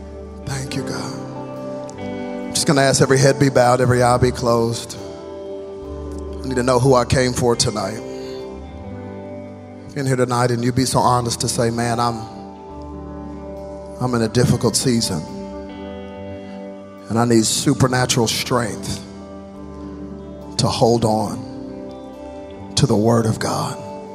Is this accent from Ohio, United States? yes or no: no; Dallas, Texas, United States; But I am from Dallas, and we get triple-digit heat every day, 108, 103.